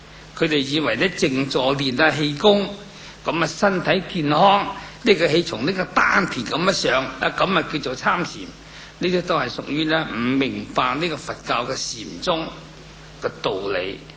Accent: China; 有我哋中国人类历史来几千年来历朝嘅皇帝有边一个存在？

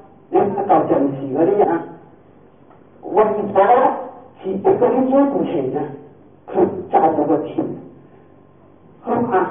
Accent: China; 咁係因為呢，我哋中國人喜歡精簡

